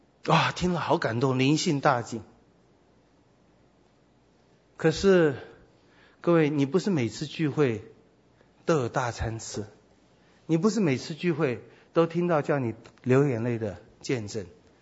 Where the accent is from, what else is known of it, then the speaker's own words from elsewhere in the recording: China; 波斯人跟我们中国人这点非常相似，我们是一个非常注重历史的国家